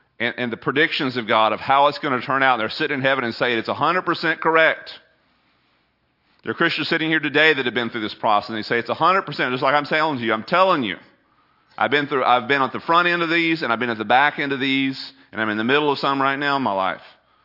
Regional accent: Houston, Texas, United States; I grew up near Astroworld, not very far from Houston.

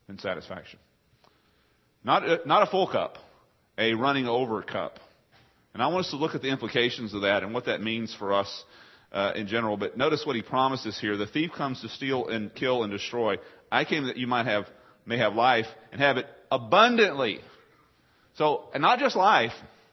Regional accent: Texas, United States; when I grew up in East Texas and fish in ponds, rivers, creeks, stuff like that.

